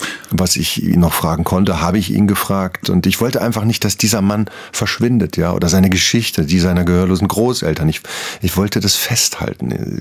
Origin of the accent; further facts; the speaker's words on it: Herdecke, North Rhine-Westphalia, Germany; Aber Vattern war ja ein bunter Hund in Herdecke, meiner Heimatstadt